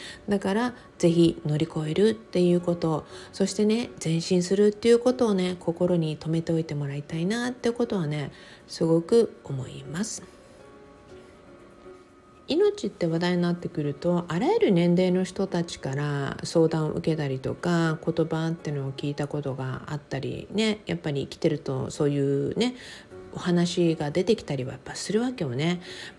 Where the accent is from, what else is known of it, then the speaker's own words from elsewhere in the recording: Okinawa, Japan; やっぱり沖縄に生まれ育った私としては